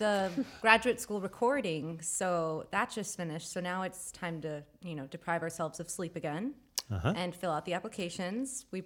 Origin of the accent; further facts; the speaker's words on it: Florida, United States; Yes, I'm from Florida.